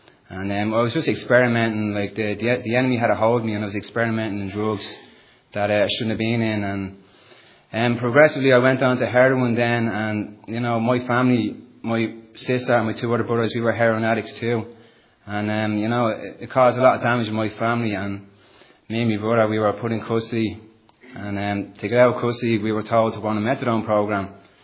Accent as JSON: {"language": "English", "town": "Dublin", "region": "Leinster", "country": "Ireland", "said": "I'm from Tallaght, Dublin. My story is quite similar to Shane's. I grew up in a Catholic family"}